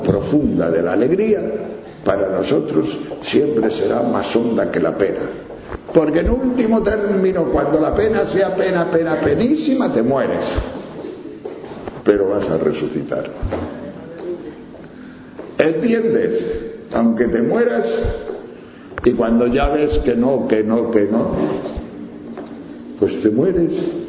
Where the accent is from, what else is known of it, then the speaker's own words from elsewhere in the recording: Palencia, Castile and León, Spain; Mi pueblo, o sea, Palencia es una ciudad del norte de España, que está a 245 kilómetros de Madrid.